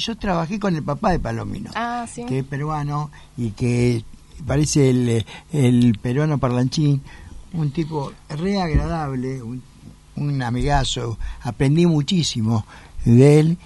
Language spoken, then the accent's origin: Spanish; Buenos Aires, Argentina; El único extranjero soy yo, porteño.